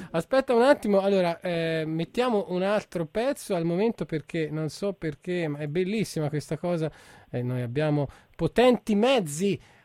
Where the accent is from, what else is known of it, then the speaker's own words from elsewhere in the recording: Tuscany, Italy; Poi per noi toscani la bestemmia, più che un fatto di credo, è un fatto proprio di sintassi. Io vengo dal Granducato, sì